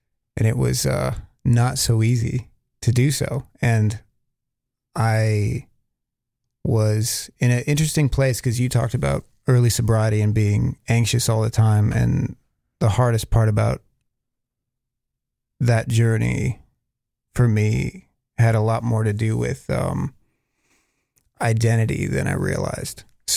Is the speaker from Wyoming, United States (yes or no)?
yes; Wyoming, United States; I mean, I grew up in Wyoming